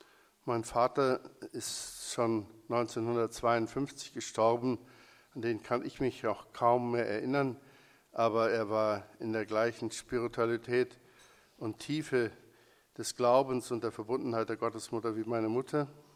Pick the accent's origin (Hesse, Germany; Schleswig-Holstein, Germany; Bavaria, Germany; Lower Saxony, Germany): Lower Saxony, Germany; Aschendorf; Ich bin ein Kind des Emslandes, 1942 in Aschendorf, heute Papenburg, fast an der Nordsee geboren, 8 Kilometer neben Hede